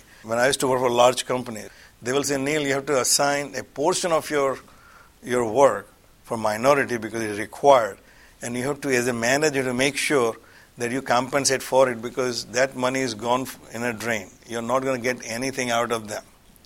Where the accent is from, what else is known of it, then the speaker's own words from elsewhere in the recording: India; I grew up in India, which is as a Hindu, so I'm a part of a majority. 80% are Hindu. I'm a Brahmin, so grew up as a Brahmin.